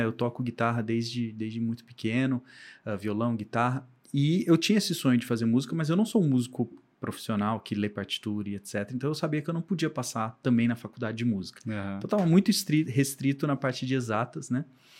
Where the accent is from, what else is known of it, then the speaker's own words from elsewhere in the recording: Campinas, São Paulo, Brazil; born there; now in Vinhedo, Brazil; eu sou cristão, eu sou nascido em Campinas, né?